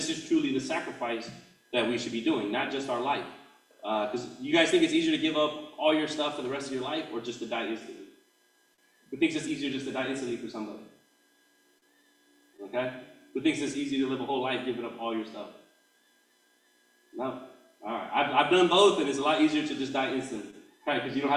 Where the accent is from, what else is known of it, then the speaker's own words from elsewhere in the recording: San Jose, California, United States; And so as a young man, I grew up here in San Jose. I grew up 18 years. I served 10 years in the Army.